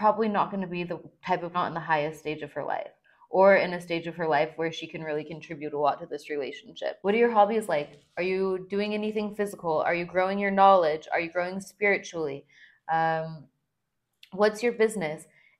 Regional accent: California, United States; now in Miami Beach, United States; I'm from California. I have my own bike. I live in South Beach.

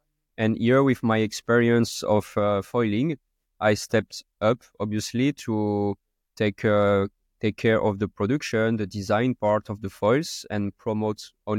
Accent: Nice, Provence-Alpes-Côte d'Azur, France; English is a second language; So I'm from Nice, basically, southeast of France.

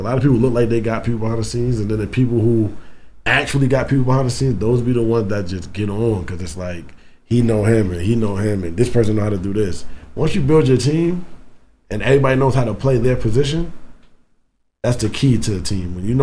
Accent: Lakeview, New York, United States; I grew up in Lakeview. Lakeview, Long Island, exit 18 of the Southern State Parkway.

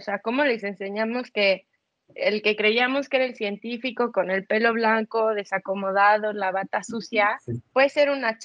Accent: Mexico; yo soy de México. O sea, entonces nuestros acentos en inglés todos son diferentes

